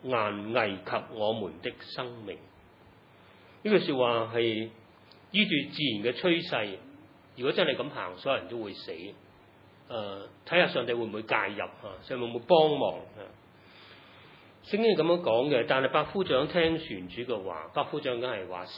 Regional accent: Hong Kong; 或者有时我觉得，我今时今日作为香港人，我哋咪就咁经历紧呢啲嘢咧

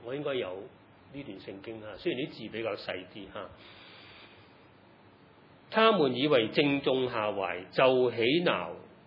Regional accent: Hong Kong; 或者有时我觉得，我今时今日作为香港人，我哋咪就咁经历紧呢啲嘢咧

